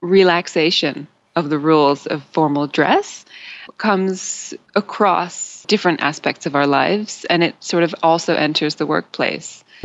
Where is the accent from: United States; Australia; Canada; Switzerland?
Canada; because I'm from Canada